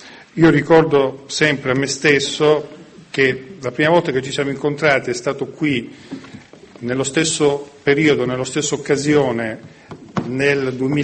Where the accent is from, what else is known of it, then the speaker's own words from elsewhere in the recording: Lecce, Apulia, Italy; moved away as an adult; also born or lived in Santa Maria di Leuca; now in Riccione, Italy; io ci sono nato a Santa Maria di Leuca, ho vissuto sino ai 20 anni a Lecce, ci torno 2, 3 volte, 4 volte all'anno da 35 anni, da quando mi sono trasferito a Riccione, perché ho la mia famiglia, i miei genitori